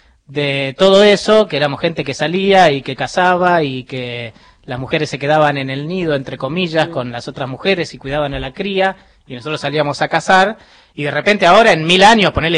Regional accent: Argentina; mi apellido es de origen escocés o no sé, de algún lugar de las Islas Británicas, no sé, porque hace muchas generaciones que somos argentinos

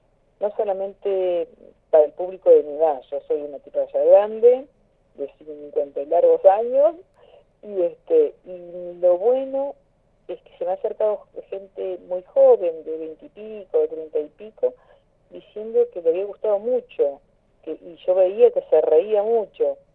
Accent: Río Gallegos, Santa Cruz, Argentina; yo soy de Río Gallegos y irme no me cuesta

